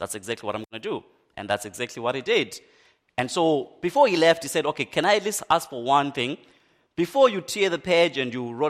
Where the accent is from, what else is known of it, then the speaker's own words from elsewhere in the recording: Zimbabwe; my native country of Zimbabwe. Many of you know that I'm originally from Zimbabwe